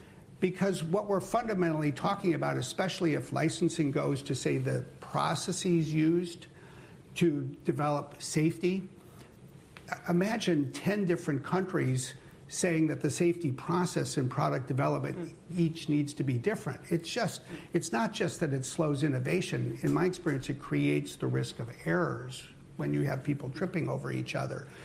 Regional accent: United States; moved away as an adult; when I moved here in 1989 and failed the driver's test. I was told to feed the wheel, and as an American, I didn't even know it was hungry.

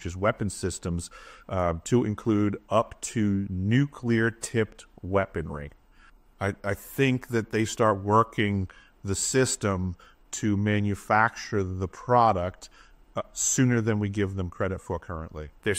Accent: New York, United States; now in Alaska, United States; I currently reside in Alaska. I grew up on Long Island.

